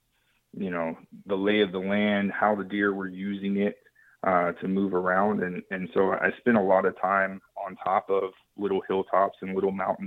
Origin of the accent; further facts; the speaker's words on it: Texas, United States; as to where I grew up in West Texas.